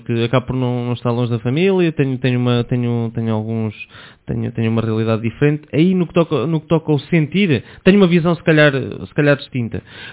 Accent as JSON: {"language": "Portuguese", "town": "Nariz", "region": "Centro", "country": "Portugal", "tie": "born or raised there", "said": "Eu neste momento, sou natural de Nariz, mas agora já estou a viver na cidade, vivo junto à periferia"}